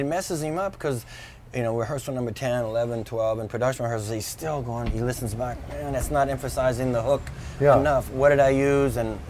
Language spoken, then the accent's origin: English; Kentucky, United States; My home state, man.